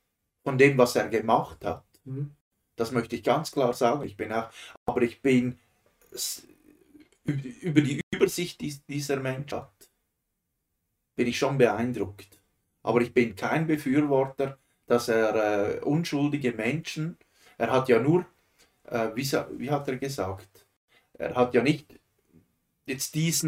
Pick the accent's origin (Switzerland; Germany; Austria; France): Switzerland; bei uns in der Schweiz sagt man, es ist so eine Redewendung